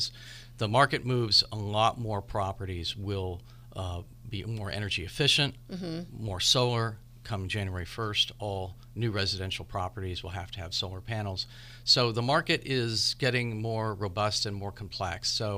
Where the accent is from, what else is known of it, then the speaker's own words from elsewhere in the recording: California, United States; even though I grew up in Marin, I started my appraisal career in Southern California.